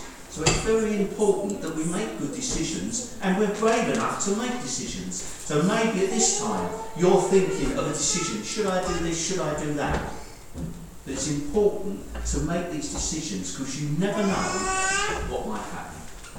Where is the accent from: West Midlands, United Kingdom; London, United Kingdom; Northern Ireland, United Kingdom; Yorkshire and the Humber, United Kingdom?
London, United Kingdom; I'm a Londoner.